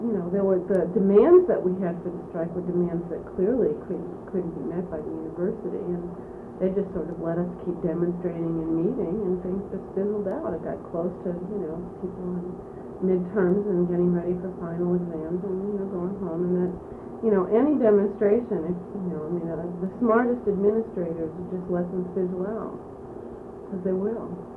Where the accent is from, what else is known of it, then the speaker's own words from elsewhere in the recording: Boston, Massachusetts, United States; I was from the Boston area, and the Boston schools were very segregated, and I lived in a suburb of Boston that was almost exclusively white